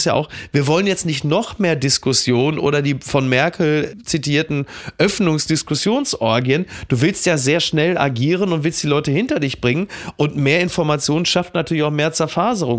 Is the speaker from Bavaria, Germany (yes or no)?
no; Henrichenburg, North Rhine-Westphalia, Germany; meine Grundschule in meinem Heimatdorf Henrichenburg, dass die abgerissen wurde